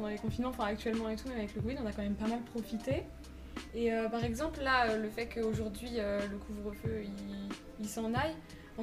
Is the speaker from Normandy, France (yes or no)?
yes; Rouen, Normandy, France; je vais profiter chez moi, à Rouen, avec mes amis à Rouen.